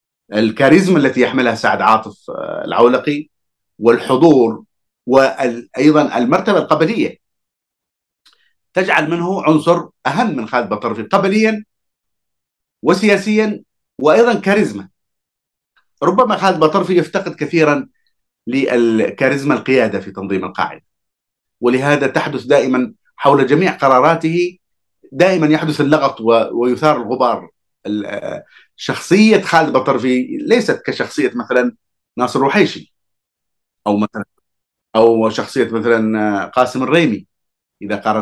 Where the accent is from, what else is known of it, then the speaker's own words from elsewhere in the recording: Hadhramaut, Yemen; أولا أنا كحضرمي يعني هناك مشكلة كبيرة في حضرموت